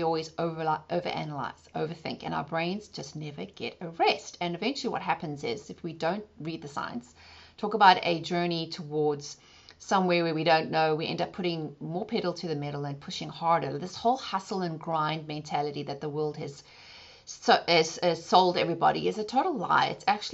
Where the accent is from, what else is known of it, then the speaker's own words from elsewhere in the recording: South Africa; during growing up in South Africa, with it being so volatile